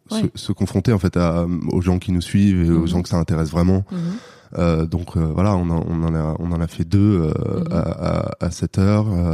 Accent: Paris, Île-de-France, France; Moi je viens de Paris.

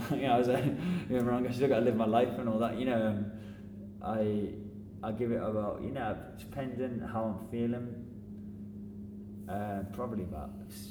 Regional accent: Birmingham, West Midlands, United Kingdom; I'm from Birmingham, so originally from near Birmingham

